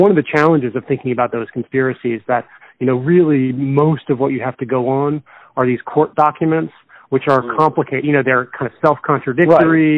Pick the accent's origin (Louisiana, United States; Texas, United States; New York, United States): Louisiana, United States; New Orleans; I grew up in New Orleans.